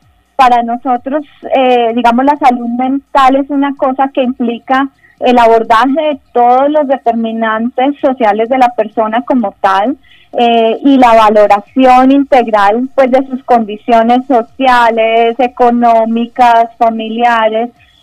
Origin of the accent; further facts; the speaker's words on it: Colombia; nosotros como colombianos en nuestro paquete de beneficios no tenemos la posibilidad